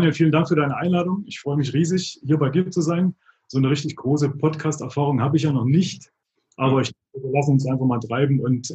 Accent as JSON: {"language": "German", "town": "Chemnitz", "region": "Saxony", "country": "Germany", "tie": "born there", "said": "Ich bin ja in Karl-Marx-Stadt geboren"}